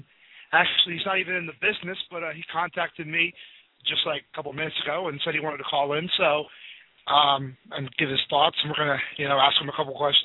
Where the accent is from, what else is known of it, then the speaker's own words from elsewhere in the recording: Bethlehem, Pennsylvania, United States; He actually lived for a short while in my hometown of Bethlehem, PA